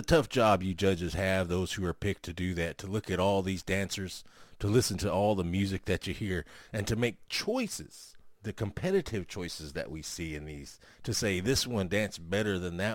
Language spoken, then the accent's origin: English; Oklahoma, United States; That's right. I'm a Native American. I'm from the Kiowa tribe of Oklahoma.